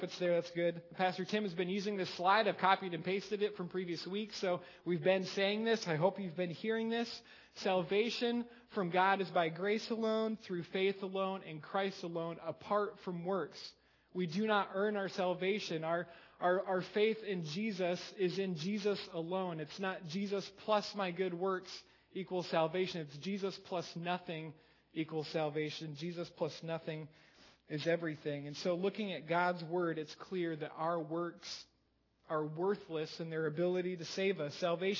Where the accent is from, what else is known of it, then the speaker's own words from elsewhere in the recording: Iowa, United States; Growing up in Iowa, and I don't know if this really has anything to do with Iowa